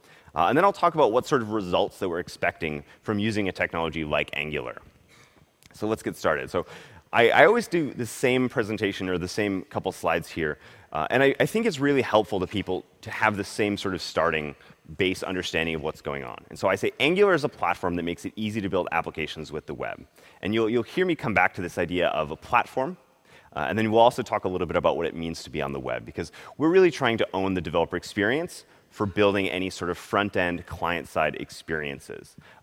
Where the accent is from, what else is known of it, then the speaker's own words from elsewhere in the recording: California, United States; See, I'm from Silicon Valley, and this is a little bit early for us